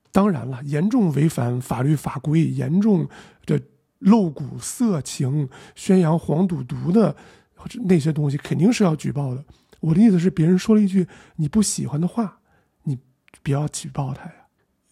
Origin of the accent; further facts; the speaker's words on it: China; 我一个中国人说这个东西是一个叙利亚风